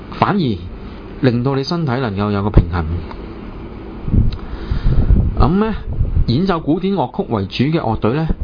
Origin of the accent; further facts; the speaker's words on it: China; 咁啊，即系我国咁啊，我哋中国人嘅中乐。